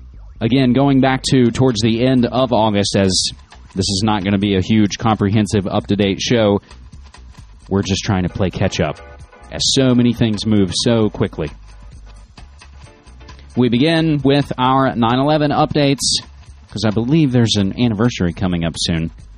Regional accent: West Virginia, United States; just hours before I was to fly to my home state of West Virginia, there was an earthquake

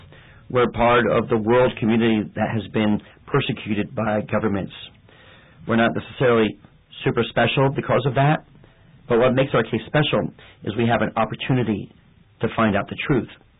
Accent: New York City, New York, United States; But, you know, I grew up in New York City, You mess with me, I'm not going to let go.

